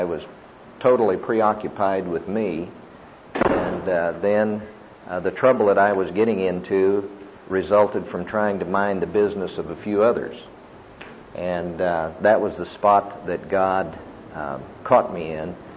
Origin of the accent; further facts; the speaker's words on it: Norman, Oklahoma, United States; I'm a businessman from Norman, Oklahoma